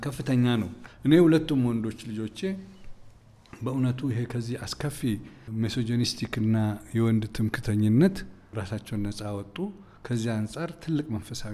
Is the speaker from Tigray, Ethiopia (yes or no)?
no; Debre Zeit, Oromia, Ethiopia; also born or lived in Addis Ababa; 4 ዓመት ከሆነኝ በኋላ ነው ወደ ደብረ ዘይት ሄድ ነው። አባቴ ለረጅም ዘመን ደብረ ዘይት ነው የኖሩት። በልጅነታቸው ነው ደብረ ዘይት የገቡት።